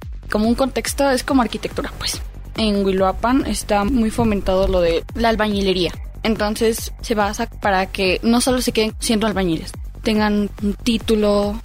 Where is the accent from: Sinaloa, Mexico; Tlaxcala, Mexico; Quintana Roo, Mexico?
Tlaxcala, Mexico; Panotla; Sí, yo vengo de Panotla, de la cabecera.